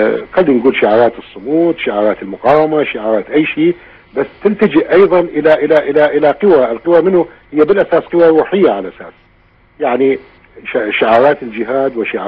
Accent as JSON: {"language": "Arabic", "country": "Iraq", "said": "خاصة تسييس الدين عندنا بالعراق هو معنى فرقة طائفية بصراحة"}